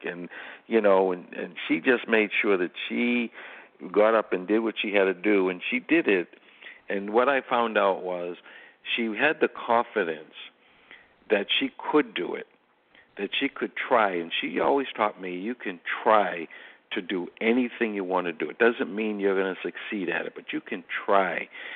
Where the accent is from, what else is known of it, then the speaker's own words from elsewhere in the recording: United States; I'm an American. I am not a Democrat or Republican. I am an American.